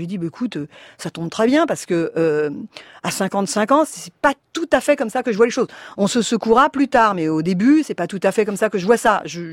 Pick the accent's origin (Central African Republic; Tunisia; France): France; je suis française, je n'aime pas dire tout ça.